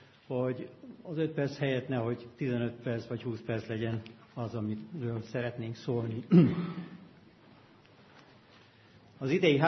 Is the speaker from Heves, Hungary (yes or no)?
no; Miskolc, Borsod-Abaúj-Zemplén, Hungary; Én Miskolcról kerültem oda